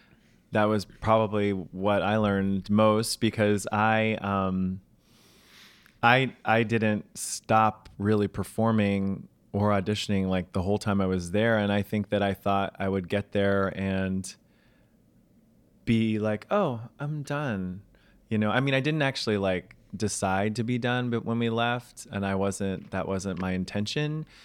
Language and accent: English; New York, United States; But ultimately, I'm a New Yorker.